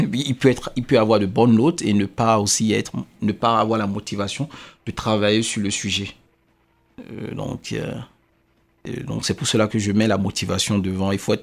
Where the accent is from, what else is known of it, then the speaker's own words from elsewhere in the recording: Benin; Je viens du Bénin.